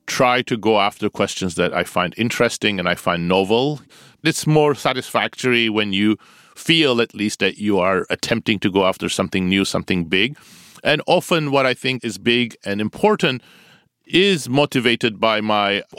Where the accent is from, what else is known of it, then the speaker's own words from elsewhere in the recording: Turkey; I grew up in Turkey. When I was around 12 or 13, there was a military coup.